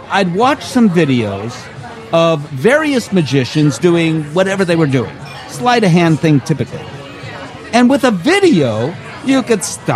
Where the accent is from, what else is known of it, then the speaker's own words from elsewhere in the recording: Chicago, Illinois, United States; I thank you for, because I'm a Chicagoan.